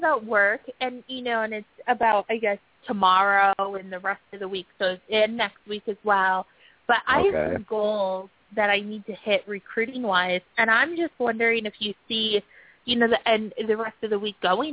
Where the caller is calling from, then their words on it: Washington, United States; Washington.